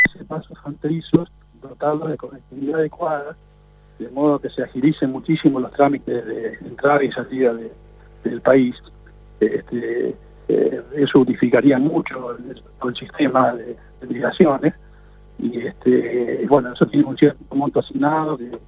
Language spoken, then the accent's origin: Spanish; Bahía Blanca, Buenos Aires Province, Argentina; born there; Bueno, un abrazo en particular de Bahía Blanca, que es donde yo nací